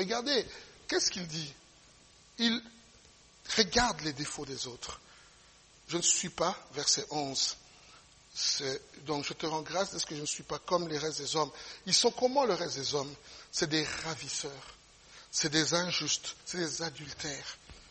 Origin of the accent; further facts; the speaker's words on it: DR Congo; moved away; Dans mon pays d'origine, au Congo, c'était la même chose avec le président Mobutu.